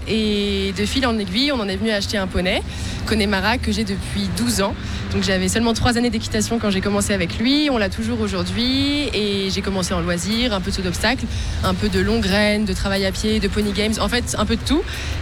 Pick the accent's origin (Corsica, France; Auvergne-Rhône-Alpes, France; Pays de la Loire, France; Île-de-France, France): Île-de-France, France; Paris; now in Toulouse, France; À la base, je suis de Paris, en ce moment, je suis à Toulouse. En janvier, je déménage aux États-Unis sans mes chevaux